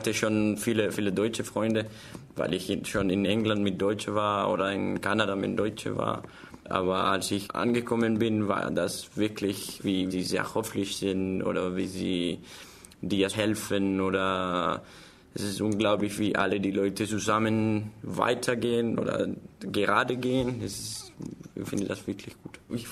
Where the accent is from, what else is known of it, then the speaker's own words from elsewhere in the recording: Colombia; German is a second language; now in Freiburg, Germany; Ich komme aus Kolumbien und dort recyceln wir nicht so viel.